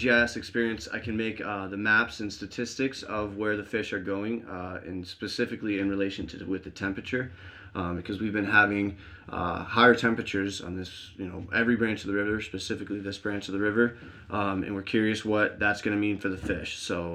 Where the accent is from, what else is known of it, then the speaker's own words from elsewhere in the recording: Ann Arbor, Michigan, United States; I grew up in Ann Arbor. I went to high school there